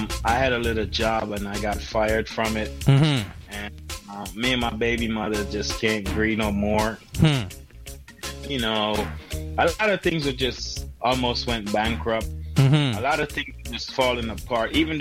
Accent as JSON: {"language": "English", "region": "Kingston", "country": "Jamaica", "tie": "born or raised there", "also_born_or_lived": "Franklin Town", "said": "So, you know, we just grew up in the street, the neighborhood, the community. So I was born in South Kingston, Fleet Street, living on Maiden Lane, Smith Lane. Then I moved with my aunt after my parents leave and lived in Franklin Town"}